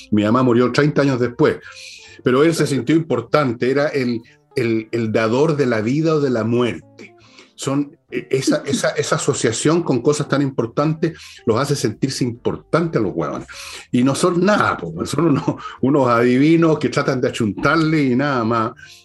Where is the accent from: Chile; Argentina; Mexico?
Chile; aquí estamos hablando de como chilenos que viven en la zona centro del país